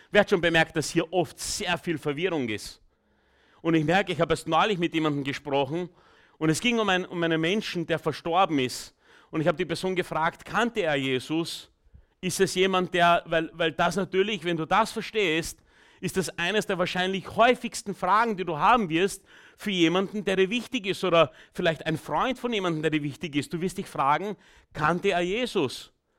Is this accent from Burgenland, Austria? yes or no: yes; Burgenland, Austria; now in Vienna, Austria; Falls du es nicht geschnallt hast, ich komme aus dem Burgenland.